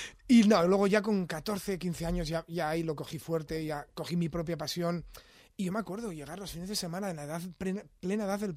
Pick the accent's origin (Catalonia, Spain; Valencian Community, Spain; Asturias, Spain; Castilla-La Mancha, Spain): Asturias, Spain; Oviedo; moved away as an adult; 19 años. Estaba en Asturias. Hombre, Asturias es pequeñito. Asturias es una... Yo soy de Oviedo y musicalmente, pues, está limitado.